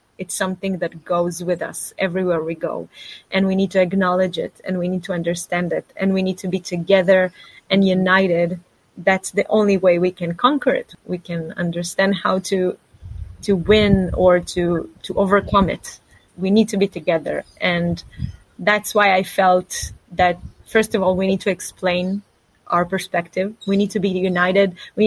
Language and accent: English; Southern District, Israel; English is a second language; unfortunately, I grew up on the Gaza border, so I was deeply impacted by what happened on the 7th of October events.